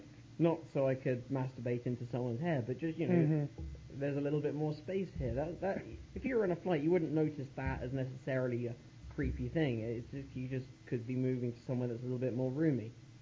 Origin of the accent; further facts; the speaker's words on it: England, United Kingdom; It's not my hometown. It's my home country. England's bigger than that.